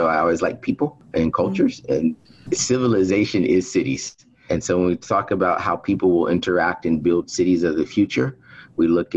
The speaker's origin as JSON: {"language": "English", "region": "Texas", "country": "United States", "lives_now": "Washington, D.C., United States", "said": "I'm originally from Texas, but I call Washington, D.C. home."}